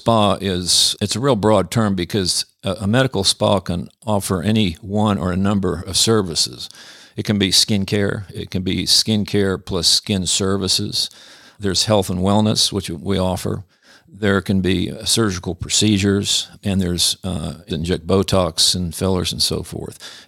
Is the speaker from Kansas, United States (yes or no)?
yes; Kansas, United States; I grew up in Kansas, and then I went to medical school, University of Kansas in Kansas City.